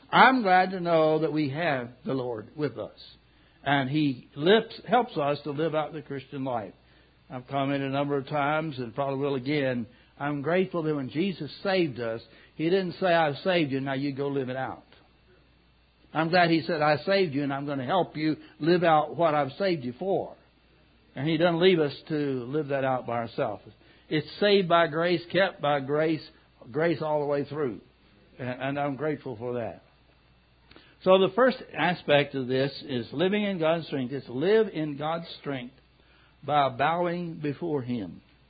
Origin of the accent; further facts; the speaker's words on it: Kentucky, United States; Those of you don't know, I'm from Kentucky.